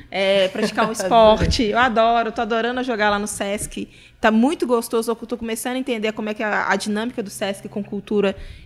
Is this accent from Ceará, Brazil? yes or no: no; Bahia, Brazil; Amo também o mar, amo a Bahia. Fui criada na Bahia, amo Angra.